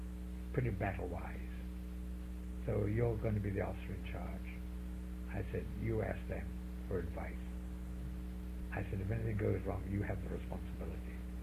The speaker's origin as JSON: {"language": "English", "town": "Vancouver", "region": "British Columbia", "country": "Canada", "said": "though we came from Vancouver, a lot of our fellows came from up the valley"}